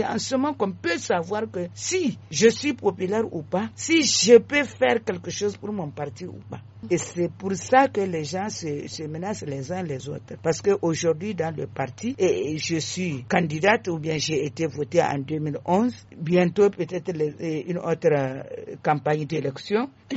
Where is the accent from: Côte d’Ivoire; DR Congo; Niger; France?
Niger; Niamey; pour nous, nous sommes de Niamey, c'est clair et net, ce sont les quartiers.